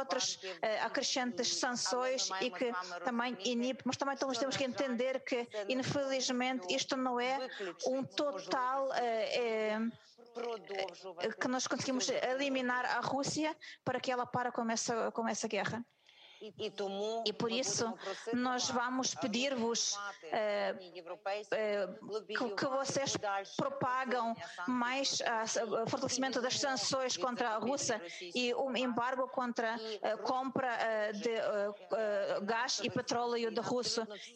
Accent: Ukraine; por isso nós estamos, como ucranianos, estamos a combater a agressão

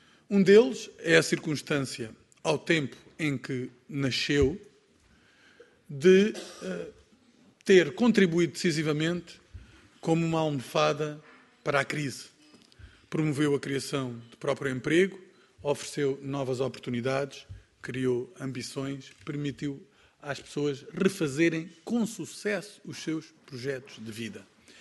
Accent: Algarve, Portugal; Eu, por exemplo, sou do Algarve

